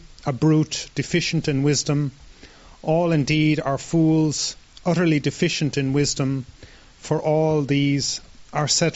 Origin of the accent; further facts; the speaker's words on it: Ireland; born there; I was born in Ireland